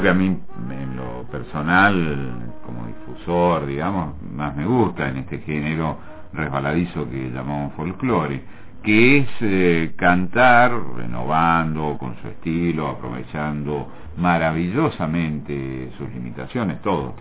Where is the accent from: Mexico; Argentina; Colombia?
Argentina; Córdoba; moved away as an adult; also born or lived in Buenos Aires; nací en Córdoba, ahí comencé a trabajar muy joven en la radio, a los 16 años, y a los 25 yo ya había hecho programas para Buenos Aires, en fin, y a los 25 me fui a trabajar, a pasar hambre a Buenos Aires